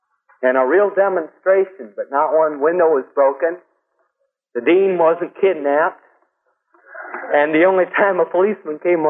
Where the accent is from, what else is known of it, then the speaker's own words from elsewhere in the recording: Bryan, Ohio, United States; I'm from Bryan, Ohio. That's in northwestern Ohio.